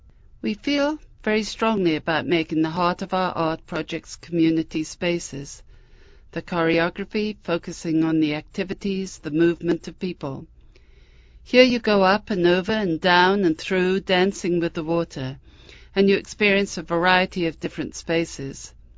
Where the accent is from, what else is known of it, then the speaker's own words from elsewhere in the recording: Northeast, United States; now in Phoenix, United States; Because we're from Northeast and the heat is savage in Phoenix